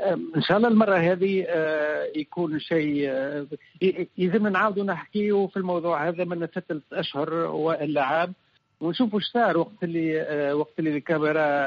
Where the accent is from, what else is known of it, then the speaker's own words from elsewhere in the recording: Tunisia; Arabic is a second language; اللغة الفرنسوية هي ثاني لغة في تونس عندي أنا، ولغتي كتونسي، ما هيش لغة غيري، ما هيش لغة المستعمر